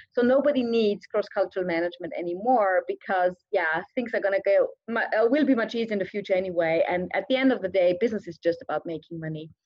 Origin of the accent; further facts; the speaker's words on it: Graz, Styria, Austria; English is a second language; now in Japan; I'm originally from Austria, from Graz, the south of Austria. And I have an Iranian name because my father was from Iran